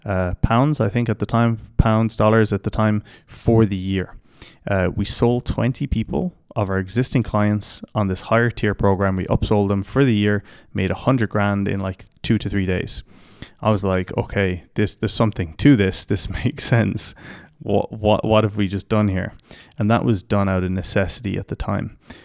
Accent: Ireland; now in United Arab Emirates; I'm Irish, obviously, so any place that doesn't rain is a nice place to be.

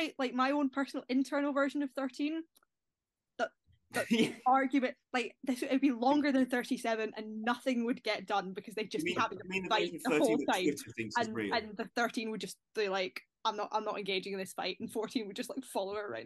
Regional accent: Scotland, United Kingdom; I will admit, I'm Scottish.

